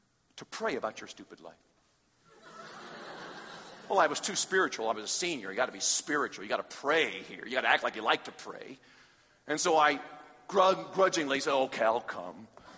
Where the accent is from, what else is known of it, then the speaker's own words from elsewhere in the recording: United States; Obey what? I'm an American. … I don't obey anybody.